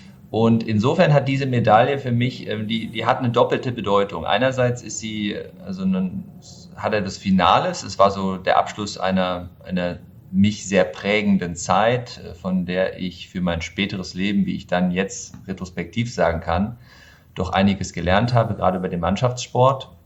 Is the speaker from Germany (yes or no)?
yes; Gummersbach, North Rhine-Westphalia, Germany; born there; Ich habe ja Handball gespielt, stamme ja gebürtig aus Gummersbach und habe das mit sehr, sehr viel Leidenschaft betrieben.